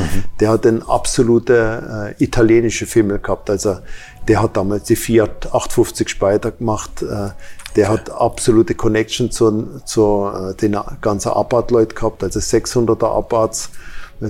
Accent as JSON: {"language": "German", "region": "Baden-Württemberg", "country": "Germany", "said": "weil da, wo ich herkomme, gibt es keine amerikanischen Autos."}